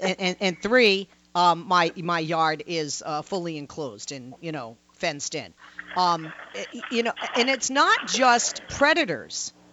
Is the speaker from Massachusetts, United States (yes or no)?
yes; Massachusetts, United States; When I was a kid, we lived... I grew up outside of Boston, right? 6 feet from my front yard was a river, and down the street was a beach.